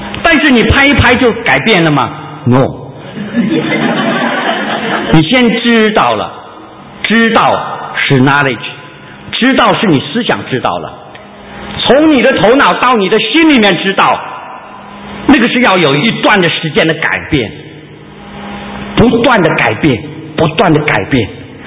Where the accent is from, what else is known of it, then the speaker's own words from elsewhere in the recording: Inner Mongolia, China; 我从小很小的时候就被带去，妈妈带去内蒙古